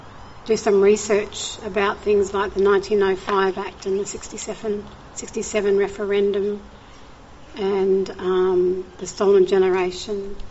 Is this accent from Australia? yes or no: yes; Western Australia, Australia; I'm from the Bibbulmun Noongar Nation, and I come from a number of clans in the southwest of West Australia.